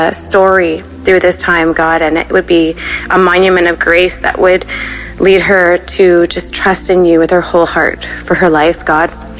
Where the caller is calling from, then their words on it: Vancouver, British Columbia, Canada; I'm from Vancouver, BC, Canada area.